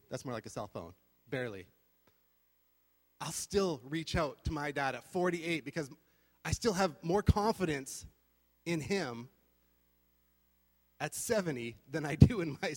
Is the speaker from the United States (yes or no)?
no; Canada; we're Canadian, all right? We're Canadian.